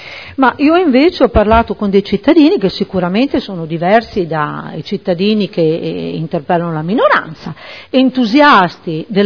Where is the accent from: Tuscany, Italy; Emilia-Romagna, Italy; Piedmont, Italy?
Emilia-Romagna, Italy; Riccione; posso parlare di Riccione, vengo da Riccione